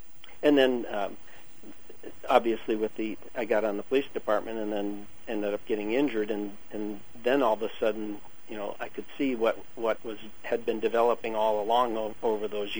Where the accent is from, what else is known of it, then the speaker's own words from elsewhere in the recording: Michigan, United States; I grew up in Michigan, just north of Detroit.